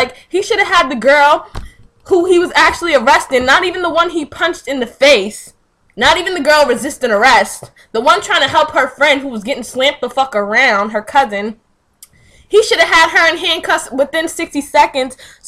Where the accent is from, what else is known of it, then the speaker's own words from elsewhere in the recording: Boston, Massachusetts, United States; That's all great and dandy, but I'm from Boston